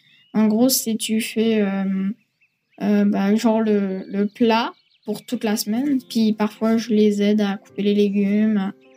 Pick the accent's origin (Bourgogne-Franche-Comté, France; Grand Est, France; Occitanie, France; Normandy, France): Grand Est, France; now in Saint-Georges, Canada; j'ai 12 ans, je suis en 6e année à l'école des Deveries. Là, moi, je suis Québec, dans les Appalaches, c'est en Beauce, à Saint-Georges. Je viens d'Alsace, en France, c'est sur vraiment le côté, à pile à côté de l'Allemagne.